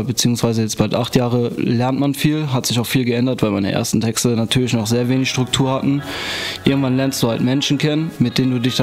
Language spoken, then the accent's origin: German; Gladbach, North Rhine-Westphalia, Germany; Ich komme hier aus Gladbach.